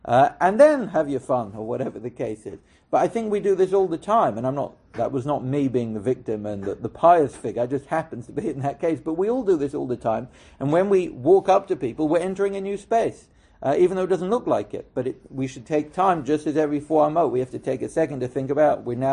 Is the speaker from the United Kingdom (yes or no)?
yes; United Kingdom; which obviously, being British, I'm never in the mood for a prank.